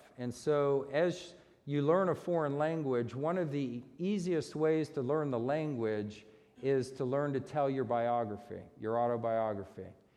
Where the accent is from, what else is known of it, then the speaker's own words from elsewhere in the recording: United States; You know, as an American, what's the big deal?